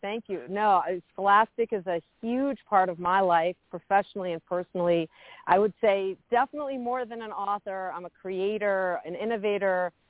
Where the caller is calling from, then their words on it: Old Chatham, New York, United States; I'm calling from upstate New York in a small town called Old Chatham, and I live right down the block from a one-room schoolhouse